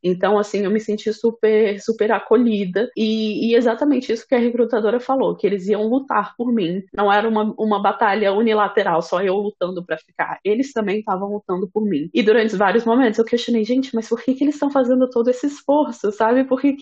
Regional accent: Brasília, Federal District, Brazil; sou formada em engenharia de computação, sou de Brasília, estudei na UNB

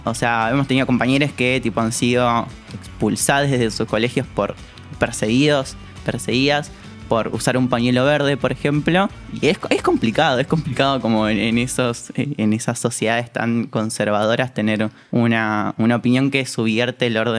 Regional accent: Salta, Argentina; now in Buenos Aires, Argentina; Soy de Salta, como muchas travestis acá en la ciudad de Buenos Aires.

